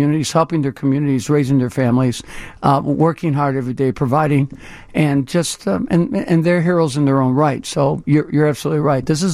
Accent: Chicago, Illinois, United States; I grew up in the Roseland community. I went to three public public schools in Roseland, Pullman, Curtis, Fenger.

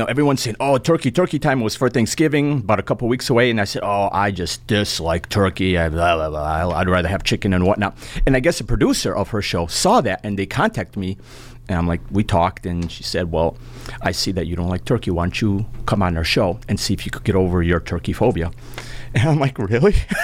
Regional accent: New Britain, Connecticut, United States; Well, born and raised in New Britain.

